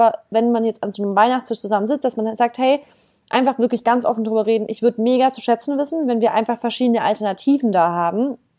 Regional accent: Stuttgart, Baden-Württemberg, Germany; now in Berlin, Germany; ich komme eigentlich aus dem Süden Deutschlands, also aus Baden-Württemberg, Stuttgart. Bin jetzt wegen meinem Freund nach Berlin gezogen

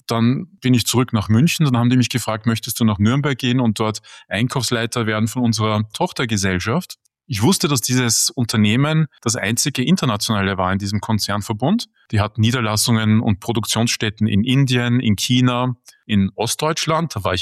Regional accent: Vienna, Austria; born there; Ich bin in Wien geboren

